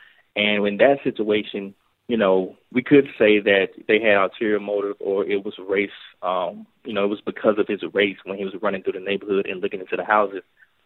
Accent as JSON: {"language": "English", "country": "United States", "said": "Well, obviously, you know, as an American, we are embarrassed"}